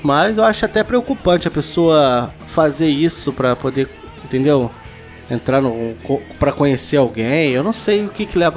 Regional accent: Rio de Janeiro, Brazil; eu sou do Rio

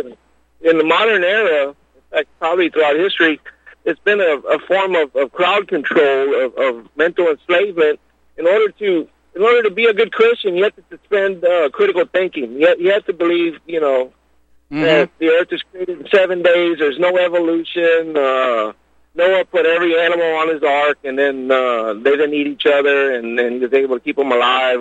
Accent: San Antonio, Texas, United States; I grew up in San Antonio, and my family's from South Texas, and the town is pronounced Uvalde.

